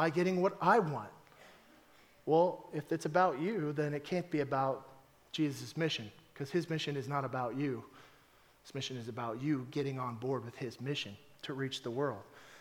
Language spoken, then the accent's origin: English; Texas, United States; You know, I'm from Texas, in case you didn't know that. Don't hold it against me.